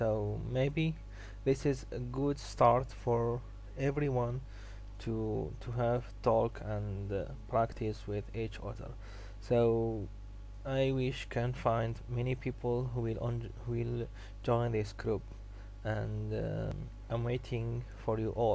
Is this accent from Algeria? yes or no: yes; Algeria; English is a second language; from Algeria.